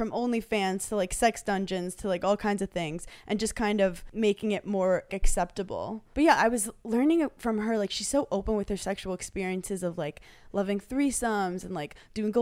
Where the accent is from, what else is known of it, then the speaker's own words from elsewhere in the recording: New York, United States; I mean, I'm from New York, so I have some Jew in me.